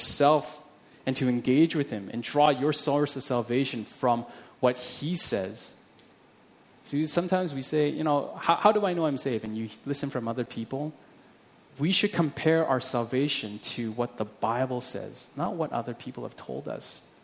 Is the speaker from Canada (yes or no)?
yes; Vancouver, British Columbia, Canada; where I grew up in Vancouver. It's a ring of fire. We're always in constant danger of earthquakes.